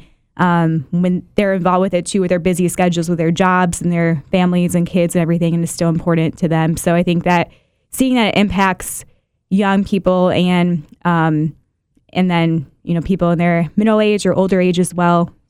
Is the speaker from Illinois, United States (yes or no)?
yes; Illinois, United States; I'm from the Chicagoland area, but we had a Relay for Life there